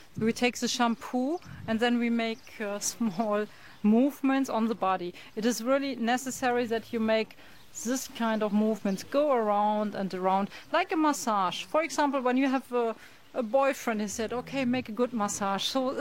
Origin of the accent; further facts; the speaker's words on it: Germany; English is a second language; I'm from Germany. I was born in a small village and I was growing up at a farm.